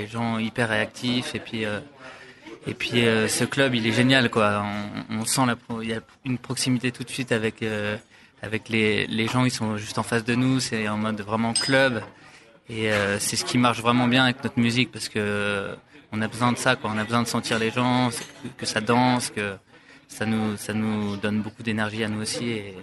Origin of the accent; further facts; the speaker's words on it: Lille, Hauts-de-France, France; je suis lillois, mais mes parents, ils nous ont toujours emmené beaucoup à la montagne